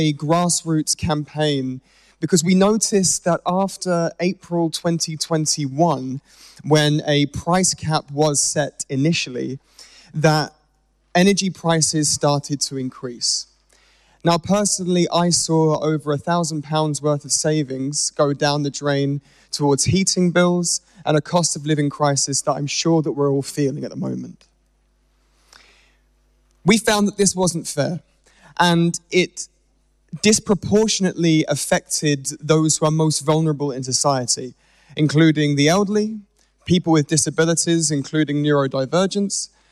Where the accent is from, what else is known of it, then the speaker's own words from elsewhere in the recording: London, United Kingdom; Hello there … from London, Don't Pay UK.